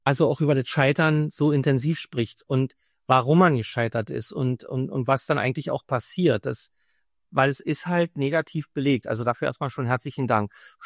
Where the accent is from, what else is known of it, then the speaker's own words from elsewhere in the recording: Germany; Ja, das haben wir halt nicht gelernt. Kommen wir aus der DDR.